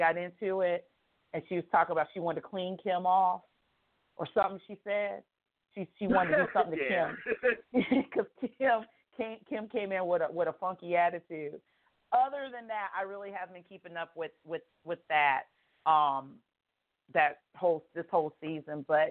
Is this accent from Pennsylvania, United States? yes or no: yes; Erie, Pennsylvania, United States; born there; now in Charlotte, United States; My I was born actually in Erie, Pennsylvania.